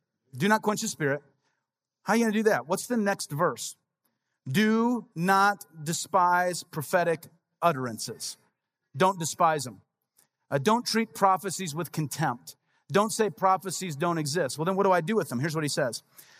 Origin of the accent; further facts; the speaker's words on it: Midwest, United States; we're from the Midwest. We didn't know.